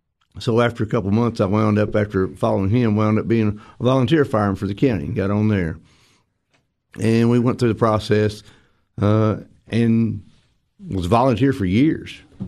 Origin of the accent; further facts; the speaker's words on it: Cookeville, Tennessee, United States; No, I'm not. I'm originally from Cookeville.